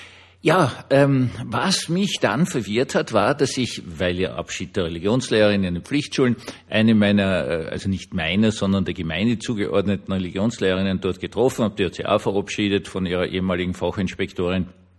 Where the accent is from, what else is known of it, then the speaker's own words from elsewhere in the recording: Vienna, Austria; die Familien sind auch viel größer, als ich jetzt als Wiener gewohnt bin.